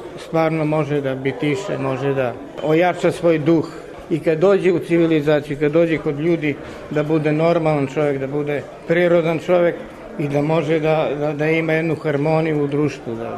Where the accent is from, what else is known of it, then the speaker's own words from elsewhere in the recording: Zaječar, Southern and Eastern Serbia, Serbia; born there; Ja živim ovde u gradu, ja sam rođen iz Zaječarac, ja sam rođen 47. još u Zaječaru.